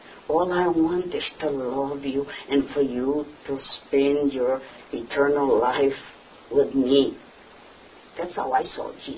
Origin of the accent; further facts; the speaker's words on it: Portugal; See, I was brought up in Portugal, and we had pigs and sheep and chickens.